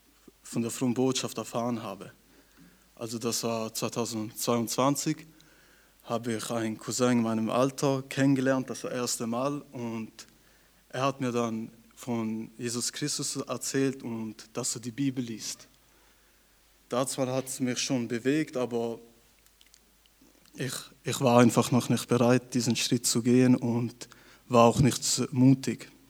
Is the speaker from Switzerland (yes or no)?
yes; Switzerland; Ich bin 2004 geboren in der Schweiz und wuchs in einem normalen Elternhaus auf.